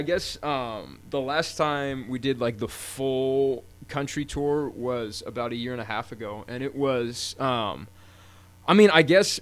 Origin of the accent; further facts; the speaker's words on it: California, United States; especially growing up in the Marin bubble